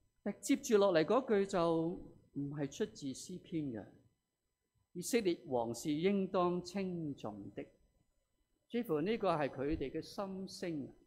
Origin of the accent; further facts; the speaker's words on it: Hong Kong; 我哋香港人好明白一啲情況㗎。